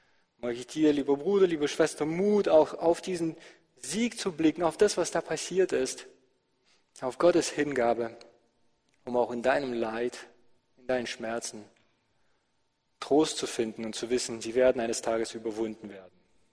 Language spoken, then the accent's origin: German; Volgograd, Volgograd Oblast, Russia; moved away; meine Geburtsstadt, wo ich herkomme, war mal der Schauplatz einer sehr, sehr großen Schlacht. Eine der größten Schlachten im Zweiten Weltkrieg. Damals hieß die Stadt noch Stalingrad.